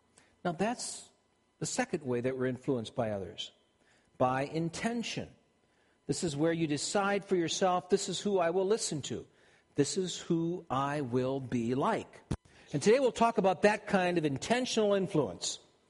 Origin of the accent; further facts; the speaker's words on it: Minnesota, United States; I have an accent because I'm from Minnesota?